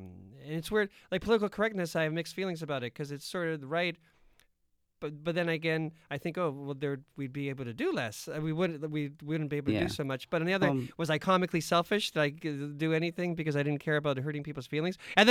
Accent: Canada; We're being very Canadian. We're being very Canadian.

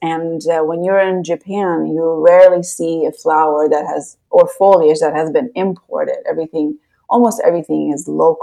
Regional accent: Iran; I loved him so much, and I was with him a lot growing up in Iran. And Persian culture in general is a very flower-centric culture.

